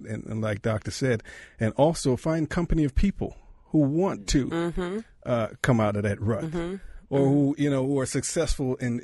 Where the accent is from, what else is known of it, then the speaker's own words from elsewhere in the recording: Jamaica; You know, I grew up in Jamaica, and coming up through high school and college